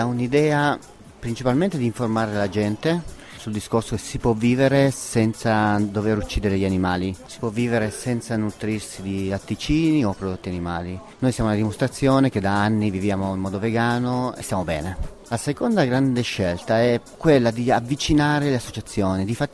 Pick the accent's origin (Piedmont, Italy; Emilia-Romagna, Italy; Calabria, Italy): Piedmont, Italy; Varallo Sesia; No, io sono di Varallo Sese, un paesino a 30 km da Borgo Manero.